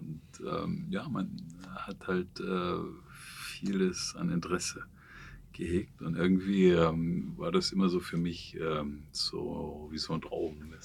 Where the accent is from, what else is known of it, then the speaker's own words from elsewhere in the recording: Saxony, Germany; Ich komme im Prinzip aus einem ganz kleinen 150 Seelendorf in Sachsen, also habe sozusagen einen sächsischen Migrationshintergrund.